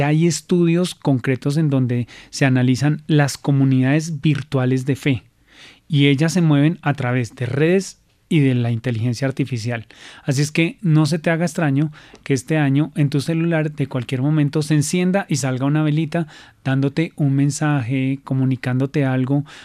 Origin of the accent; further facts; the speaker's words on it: Bogotá, Colombia; yo soy de familia de la Candelaria aquí en Bogotá